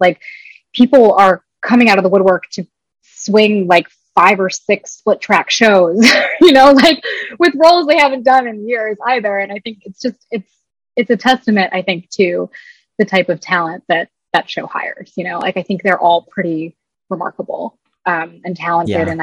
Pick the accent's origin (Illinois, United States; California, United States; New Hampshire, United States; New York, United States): Illinois, United States; Oak Park; oh, I grew up in Chicago. I'm from Oak Park.